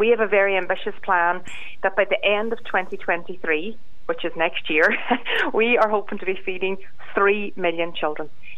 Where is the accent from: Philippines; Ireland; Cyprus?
Ireland; Ulster; now in County Cavan, Ireland; And I'm from Donegal originally, but I got married to a Cavan man, so I now live in County Cavan.